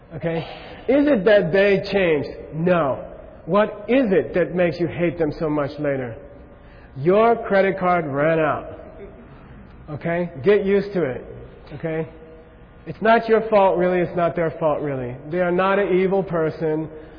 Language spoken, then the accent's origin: English; Arizona, United States; There was a program where I grew up in Arizona where you could ride with the police so you could sympathize with them.